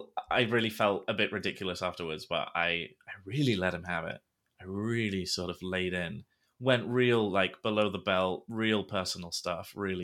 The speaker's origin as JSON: {"language": "English", "region": "California", "country": "United States", "accent": "Californian", "said": "I'm going to go back to California soon, and I can't wait to whip out my Cali accent, because everyone makes fun of me now because I sound more American, because I've been trained to say things like water."}